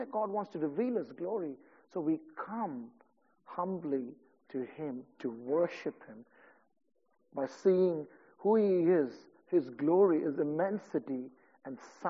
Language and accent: English; India; I come from India